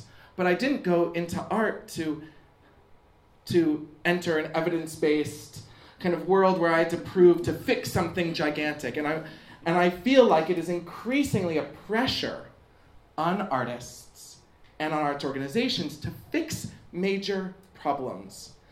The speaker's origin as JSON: {"language": "English", "country": "United States", "accent": "American", "lives_now": "United Kingdom", "said": "You can hear my American accent. But I am naturalized as a British citizen, thank God, because this place is just perfect right now."}